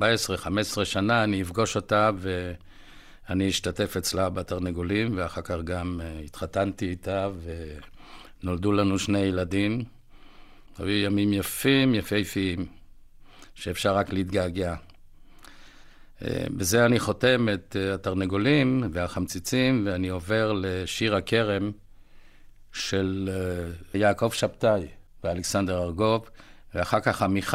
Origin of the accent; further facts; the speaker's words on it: Afikim, Northern District, Israel; אני נולדתי בקיבוץ אפיקים בשנת 36, היו אז מאורעות 36.